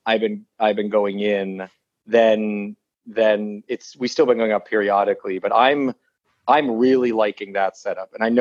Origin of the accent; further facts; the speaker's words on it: Bloomfield Hills, Michigan, United States; Justin and I were next door neighbors growing up in Bloomfield Hills, Michigan, like a suburb of Detroit.